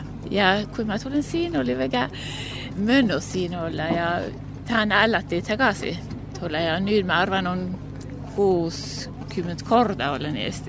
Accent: southern Sweden, Sweden; Estonian is a second language; ja olen Enesjöst Lõuna-Rootsist.

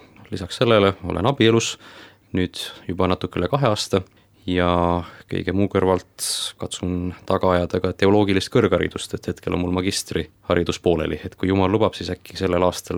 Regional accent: Saare County, Estonia; Et muidu ma olen Saaremaalt pärit, Saaremaal kasvanud, Saaremaal tulnud usule Kuressaare Siioni koguduses. Ma olin 22, kui Jumal mind päästis, aasta siis oli 2015

